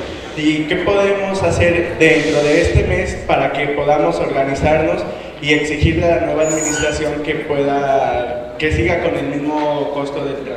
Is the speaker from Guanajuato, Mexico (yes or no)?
yes; Celaya, Guanajuato, Mexico; de Celaya, Guanajuato, y quisiera quejarme del comité estatal.